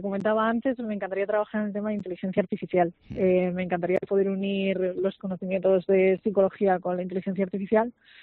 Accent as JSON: {"language": "Spanish", "region": "Asturias", "country": "Spain", "lives_now": "Salamanca, Spain", "said": "verdaderamente yo no soy de Salamanca, yo he terminado aquí en Salamanca un poco por circunstancias de la vida, yo soy"}